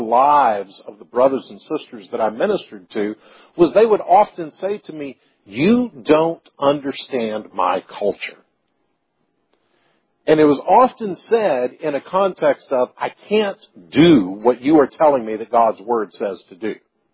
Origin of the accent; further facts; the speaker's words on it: United States; Because we're American.